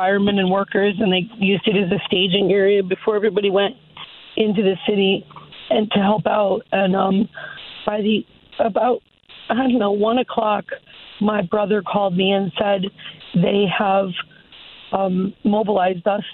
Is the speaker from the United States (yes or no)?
yes; Oxford, United States; So I grew up in Oxford, but my grandmother lived in Queens.